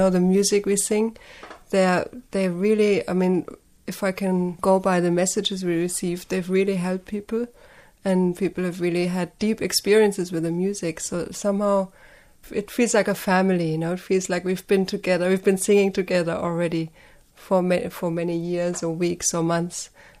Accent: Germany; although I grew up in Germany

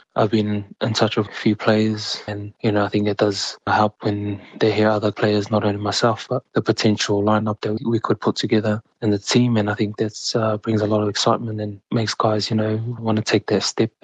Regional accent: New Zealand; I think for me growing up in New Zealand

